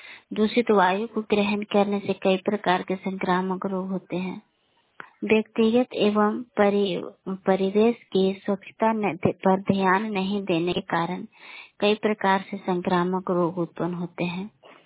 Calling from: Dasauti, Bihar, India; मैं औरंगाबाद जिला से बोल रही हूँ। मेरा गांव दसौती और पंचायत बलिया हुआ।

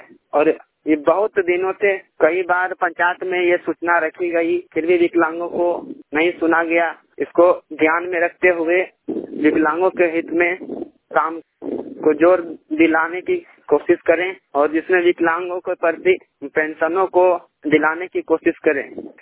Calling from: Dumka, Jharkhand, India; ग्राम post छोटी run मैयार, जिला दुमका, झारखंड से बोल रहा हूँ।

